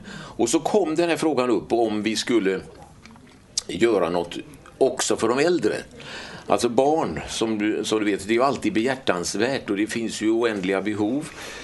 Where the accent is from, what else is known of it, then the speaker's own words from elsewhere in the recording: Gothenburg, Västra Götaland County, Sweden; accent: Gothenburg dialect; Jag kommer ifrån Göteborg, hörs väl på dialekten om inte annat. Född och uppvuxen i östra stadsdelarna i Göteborg. Räntmästargatan, tvärgata till Danska vägen.